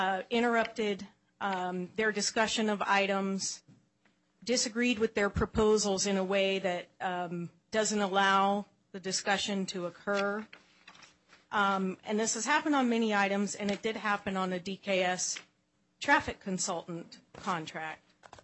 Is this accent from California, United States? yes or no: no; Black Diamond, Washington, United States; As someone who does have a regional focus but also grew up in Black Diamond